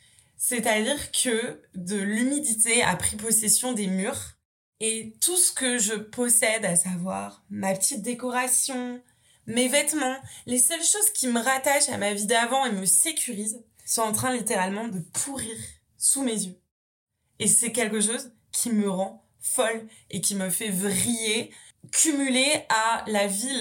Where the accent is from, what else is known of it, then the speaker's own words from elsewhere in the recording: Brittany, France; now in Marseille, France; je rentre chez moi en Bretagne.